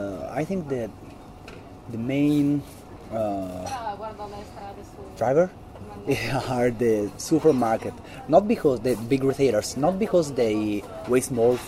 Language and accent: English; Florence, Tuscany, Italy; English is a second language; I'm from Florence, I'm 33 years old